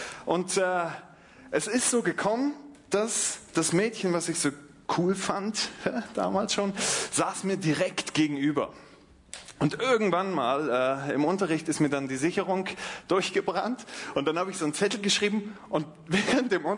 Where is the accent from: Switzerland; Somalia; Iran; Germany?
Germany; Bremen; Nein, eigentlich komme ich von Deutschland. Aus Bremen, um genau zu sein.